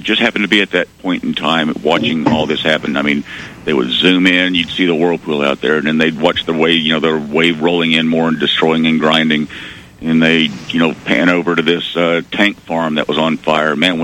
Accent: Arkansas, United States; when I grew up in Arkansas, we had, you know, Nuclear One up there.

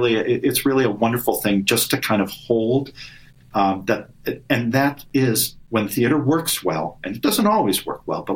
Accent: Antwerp, Flanders, Belgium; I grew up actually in Antwerp, Belgium, close by. I studied German.

